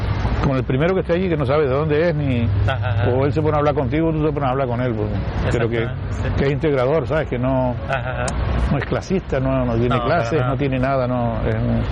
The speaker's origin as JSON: {"language": "Spanish", "town": "Puerto de Cabras", "region": "Canary Islands", "country": "Spain", "tie": "born there", "said": "En Puerto de Cabras, pues yo nací en Puerto de Cabras."}